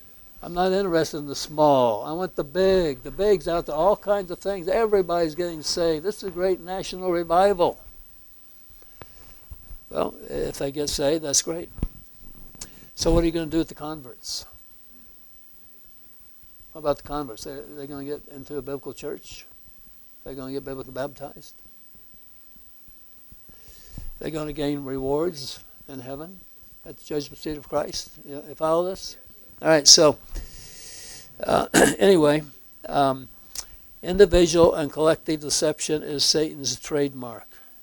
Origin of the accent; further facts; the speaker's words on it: United States; So I'm an American. I'm a conservative and so on.